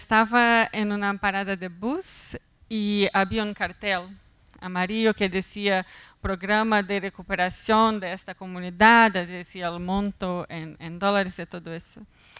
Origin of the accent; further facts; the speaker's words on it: Brazil; Spanish is a second language; now in London, United Kingdom; Soy brasileña y vivo en Londres, entonces de una cierta forma me identifico con Linda, que estoy acá, pero no soy de acá.